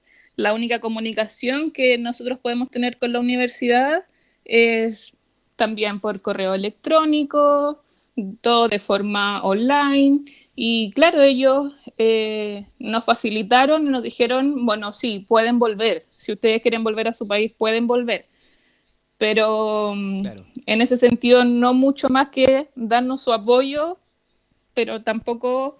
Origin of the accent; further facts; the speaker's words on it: Talca, Maule, Chile; now in Curicó, Chile; somos de Talca, pero en realidad vivimos en Curicó hace bastante tiempo.